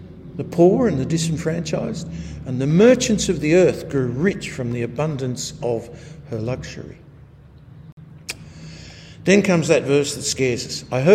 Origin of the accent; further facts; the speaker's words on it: Australia; it still boggles my mind as an Aussie, seeing three nations that don't like each other, all in close proximity.